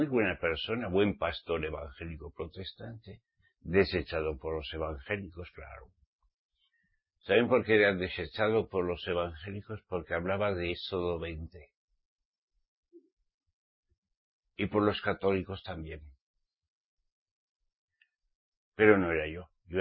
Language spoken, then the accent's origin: Spanish; Pamplona, Navarre, Spain; En mi tierra Pamplona, Navarra, aquellos tiempos todos nos conocemos.